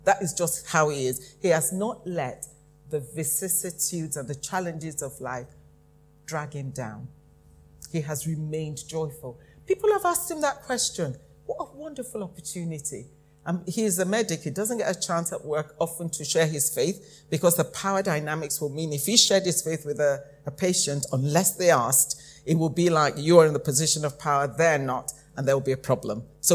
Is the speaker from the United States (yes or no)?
no; Nigeria; I come from Nigeria, and there's a funny thing. When I was growing up, we had, and as happens in many developing countries, we had intermittent power cut.